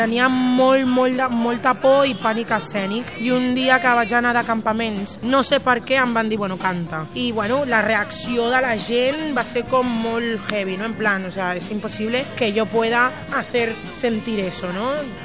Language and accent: Catalan; Catalonia, Spain; Roquetes és el lloc on, bueno, el barri on em vaig criar.